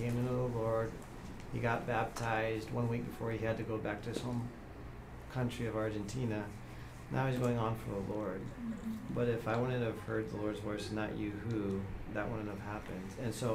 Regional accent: Mexico; I grew up in Mexico as a missionary kid

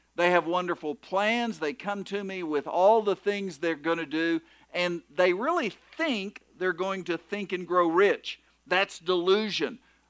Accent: Oklahoma City, Oklahoma, United States; This actually was in my hometown in Oklahoma City.

